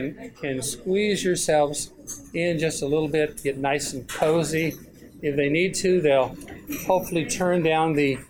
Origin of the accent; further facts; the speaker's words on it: Arizona, United States; We are from Arizona.